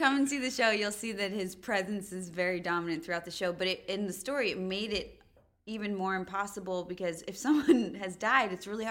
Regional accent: New Jersey, United States; born there; And I was born in New Jersey.

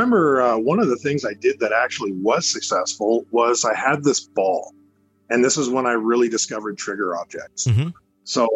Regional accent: Canada; See, because I'm Canadian, I have to be all polite and stuff.

